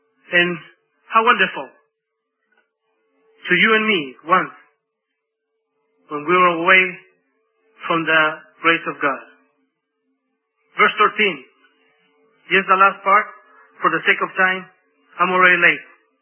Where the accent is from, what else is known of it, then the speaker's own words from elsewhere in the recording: Honduras; now in United States; I am from Honduras. I have been in the United States for 16 years.